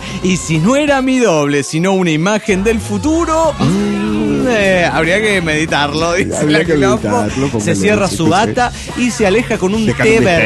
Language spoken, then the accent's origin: Spanish; Caracas, Capital District, Venezuela; now in Madrid, Spain; de Caracas, Venezuela.